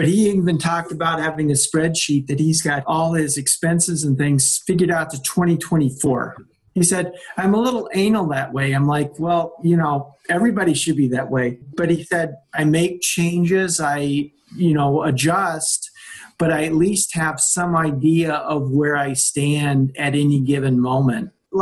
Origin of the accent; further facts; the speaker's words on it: Wisconsin, United States; I'm being from Wisconsin, obviously seeing things firsthand is kind of eye-opening.